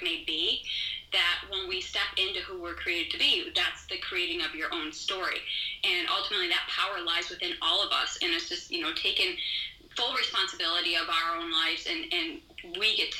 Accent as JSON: {"language": "English", "town": "Buffalo", "region": "New York", "country": "United States", "moved": "yes", "said": "No, actually, I moved here about 15 years ago. I'm originally from Western New York in the Buffalo, New York area."}